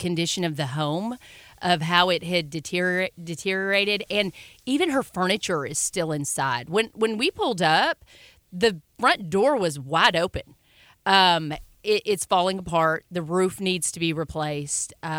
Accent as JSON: {"language": "English", "town": "Mahia", "region": "Texas", "country": "United States", "said": "I turned my attention to telling her story because I'm from Mahia, Texas."}